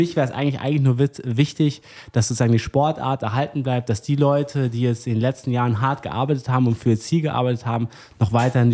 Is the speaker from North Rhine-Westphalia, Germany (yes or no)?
no; Oberdorfen, Bavaria, Germany; ich komme eigentlich aus der Nähe von München, aus einem kleinen Dorf, das heißt Oberdorfen